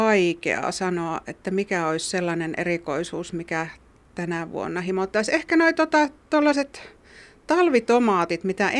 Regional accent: Northern Finland, Finland; itsekin kun olen pohjoisemmasta kotoisin

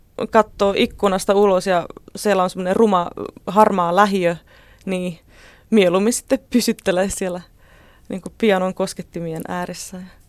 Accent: Orlová, Moravian-Silesian Region, Czechia; Finnish is a second language; now in Finland; Mä olen kotoisin kaupungista nimeltä Orlovaa.

